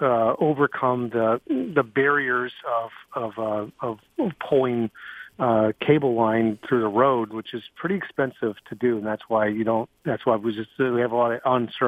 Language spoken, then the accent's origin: English; Chelsea, United States; I'm originally from Chelsea. My parents live 1/4 mile west of the city limits of Chelsea. Have so for 20 years.